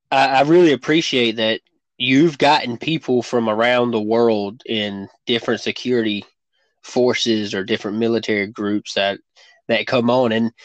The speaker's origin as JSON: {"language": "English", "country": "United States", "said": "being an American used to be a thing of pride."}